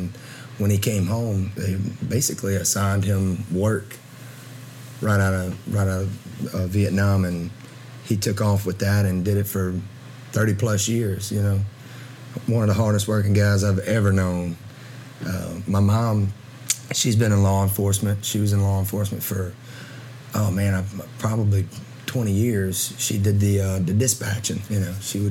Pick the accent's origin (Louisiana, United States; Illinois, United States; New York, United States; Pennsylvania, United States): Louisiana, United States; the Cajun, the Zydeco, the blues, the jazz, country music. You can find just about every genre in my home state.